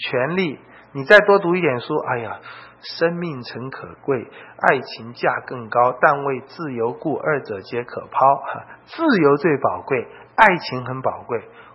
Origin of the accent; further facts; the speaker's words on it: China; 我们中国人说书中自有黄金屋啊，颜如玉啊